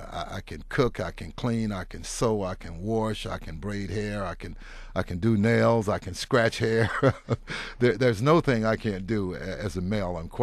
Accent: Gulfport, Mississippi, United States; I think I had a wonderful experience as a young man growing up in Gulfport, Mississippi. It wasn't much as the northern sector of Mississippi was.

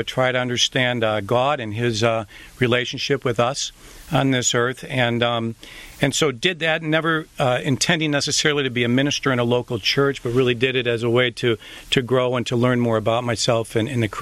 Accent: East Lansing, Michigan, United States; even though I was raised in East Lansing

